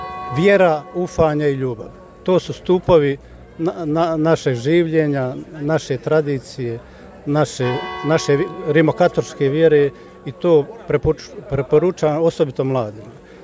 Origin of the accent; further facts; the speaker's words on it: Prozor-Rama, Federation of Bosnia and Herzegovina, Bosnia & Herzegovina; Ja inače dolazim iz Rame, hodočašće obavljam od 2003. godine